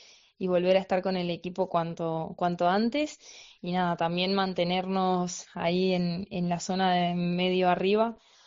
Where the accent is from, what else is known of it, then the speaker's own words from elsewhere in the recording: Argentina; now in Spain; Solo con Maca, dos argentinas.